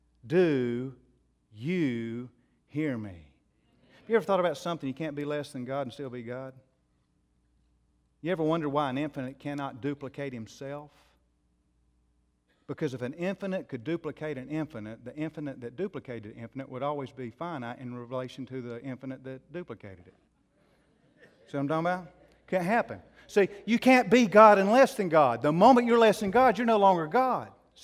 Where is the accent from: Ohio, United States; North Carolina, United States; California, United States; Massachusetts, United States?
North Carolina, United States; Asheville; born there; I was born in Asheville in 1958. I grew up as a kid in a certain neighborhood with certain friends.